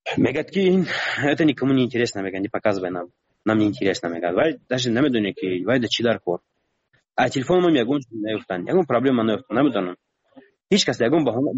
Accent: Tajikistan; من گفتم من تاجیکم گفتم از تاجیکستانم

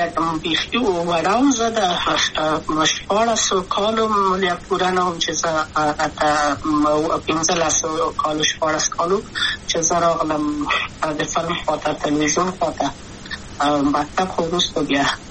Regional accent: Kabul, Afghanistan; also born or lived in Wardak; د کابل په تختپل سیمه کې یم او لویا شویم کابل کې

